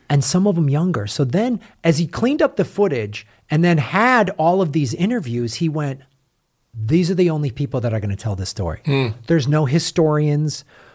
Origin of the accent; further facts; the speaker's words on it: China; But my, well, I'm from China. I am. All my accents are horrible.